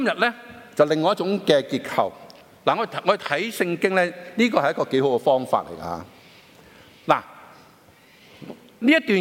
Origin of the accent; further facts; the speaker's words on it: China; 就是跟我们中国人来讲，跟我们